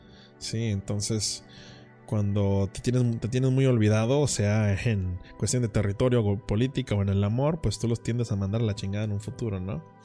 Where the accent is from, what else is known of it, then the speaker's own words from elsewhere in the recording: Tijuana, Baja California, Mexico; no hablo de inseguridad porque pues, soy de Tijuana, así que no puedo decir nada.